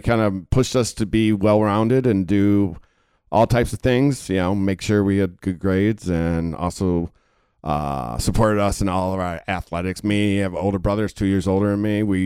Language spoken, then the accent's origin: English; Flint, Michigan, United States; Yeah, I grew up in Michigan. I grew up in Flint, Michigan. I went to high school there, then went off to college.